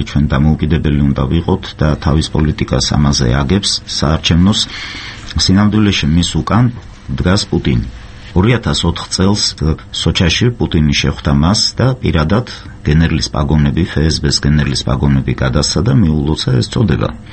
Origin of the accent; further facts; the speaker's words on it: Sokhumi, Abkhazia, Georgia; მე თვითონ სოხუმელი ვარ